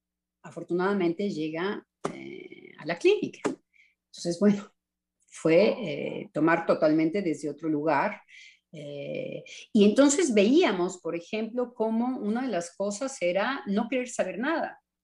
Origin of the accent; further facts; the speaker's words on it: Mexico; a nosotros nos tocó el español como mexicanos.